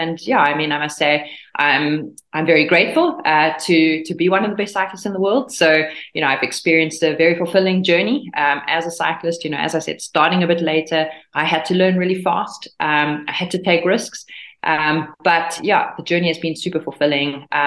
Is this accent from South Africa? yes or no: yes; South Africa; now in Girona, Spain; Yeah, so exactly. I'm South African.